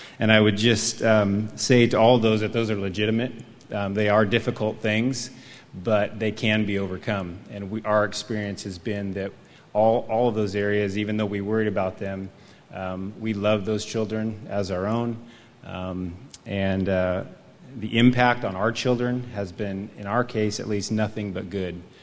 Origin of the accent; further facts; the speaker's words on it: Atascadero, California, United States; I was born and raised here in Atascadero, second generation in Atascadero, so I'm very thankful to live here in this beautiful town.